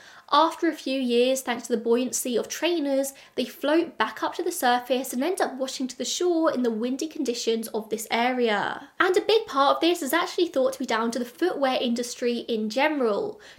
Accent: United Kingdom; I'm British, I say trainers.

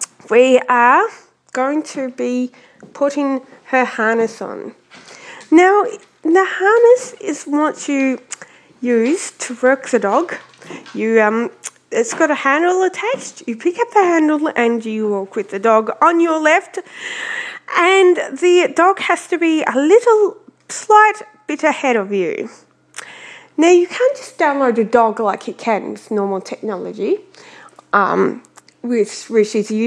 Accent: Melbourne, Victoria, Australia; I'm from Melbourne, Australia.

